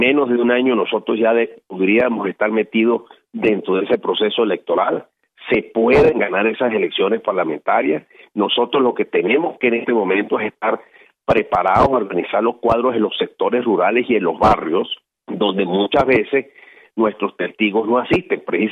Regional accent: Mérida, Venezuela; oriundo de mi tierra, aquí del Estado Mérida.

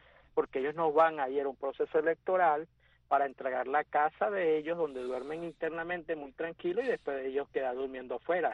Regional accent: Venezuela; yo como venezolano, como político venezolano

